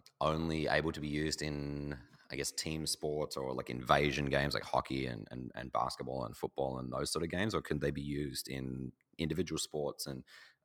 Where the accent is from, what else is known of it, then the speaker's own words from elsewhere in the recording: Australia; I've been lucky to sort of growing up in Australia, where there's a very big focus on that sort of approach towards teaching and coaching.